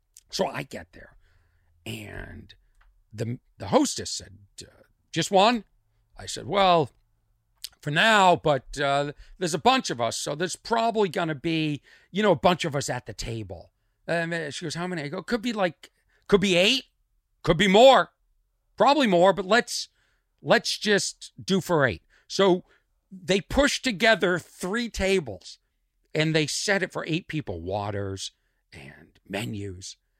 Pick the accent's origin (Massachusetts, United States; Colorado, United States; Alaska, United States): Massachusetts, United States; accent: Boston; There's my Boston accent.